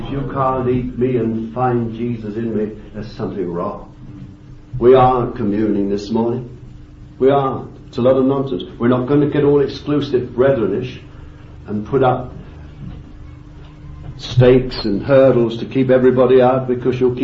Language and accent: English; London, United Kingdom; That's the old London custom. I'm a Londoner through and through.